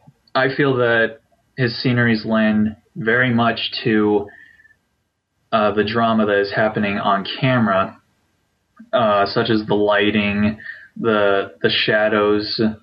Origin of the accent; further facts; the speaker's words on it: Hawaii, United States; what I would always see growing up in Hawaii, these vast fields of sugarcane